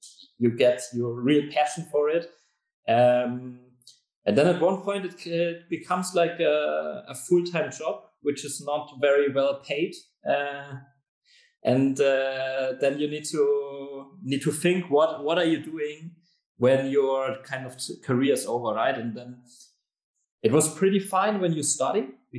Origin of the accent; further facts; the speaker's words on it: Bavaria, Germany; English is a second language; When I was a kid, I tried in Germany, obviously, and I'm from Bavaria.